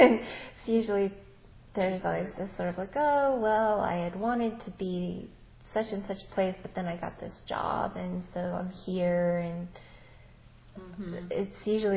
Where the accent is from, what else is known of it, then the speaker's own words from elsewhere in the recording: California, United States; or I think of where I grew up in California